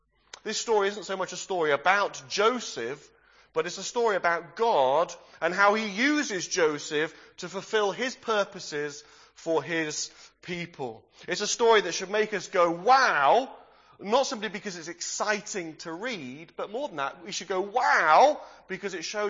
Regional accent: Bradford-on-Avon, South West England, United Kingdom; now in Sheffield, United Kingdom; I'm originally from the West Country, from a little town called Bradford-on-Avon. I've been serving the Lord in the church in Sheffield for the last 10 years

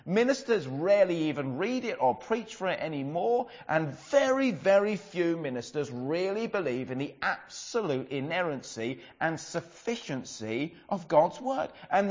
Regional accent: England, United Kingdom; we spent as English people £36 million on Halloween costumes for our pets.

